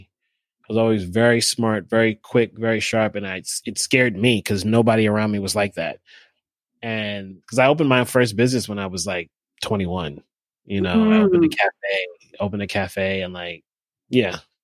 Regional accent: Tacoma, Washington, United States; born there; I was born in Tacoma, shit.

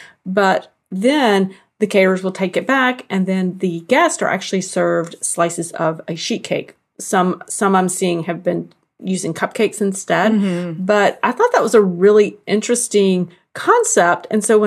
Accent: the South, United States; even though I grew up in the South, you grew up in the Midwest

